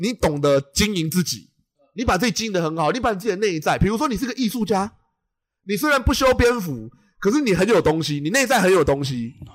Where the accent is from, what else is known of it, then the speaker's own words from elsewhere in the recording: Taiwan; 虽然我是台湾人，我懂这种排队现象